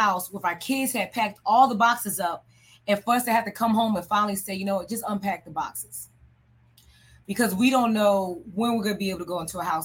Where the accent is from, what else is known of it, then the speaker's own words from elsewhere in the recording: Pennsylvania, United States; I've ran up on people in Pennsylvania, my home state